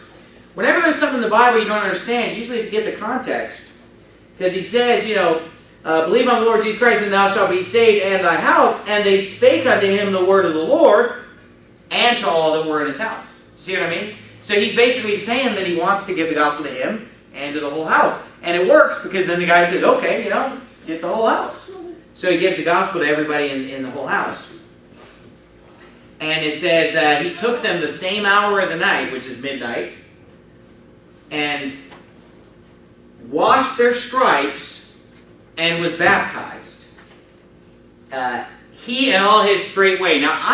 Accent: California, United States

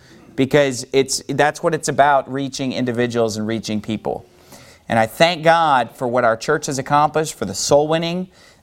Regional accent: Sacramento, California, United States; Sacramento because that area is really near and dear to my heart because that's where I grew up. That's my hometown.

